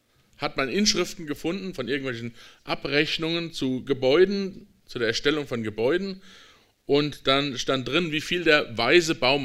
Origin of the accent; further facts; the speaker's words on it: Rhineland, Germany; ich bin Rheinländer